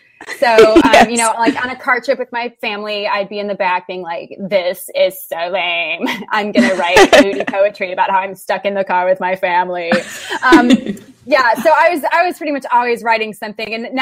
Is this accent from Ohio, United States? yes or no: yes; Ohio, United States; also born or lived in Kentucky; I was born in Kentucky. And then when I was six, we moved to Northeastern Ohio, right outside of Cleveland.